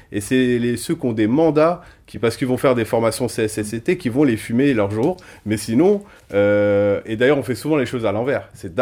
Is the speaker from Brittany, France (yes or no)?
no; Paris, Île-de-France, France; Enfin, je suis né à Paris, j'ai grandi à Paris.